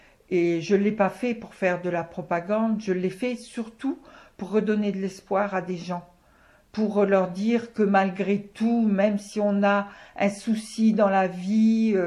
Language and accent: French; Auxerre, Bourgogne-Franche-Comté, France; Je suis originaire d'Auxerre, je suis née à Auxerre. Même si sur mes papiers d'identité, il y a marqué que je suis née à Avallon.